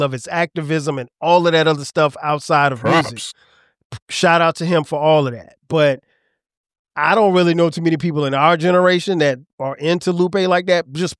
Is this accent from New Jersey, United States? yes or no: no; Florence, South Carolina, United States; I am from Florence, South Carolina, and I went to South Carolina State.